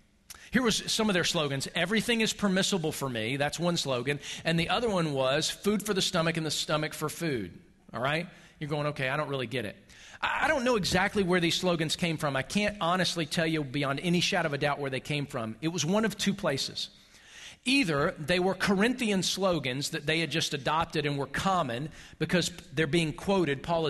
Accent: Buffalo, New York, United States; I I'm from Buffalo. You know, when I got off the plane here in Austin, I wasn't shivering.

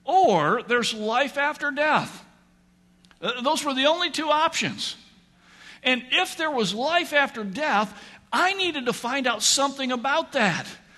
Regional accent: Michigan, United States; What we called growing up in Michigan, he was a hellraiser.

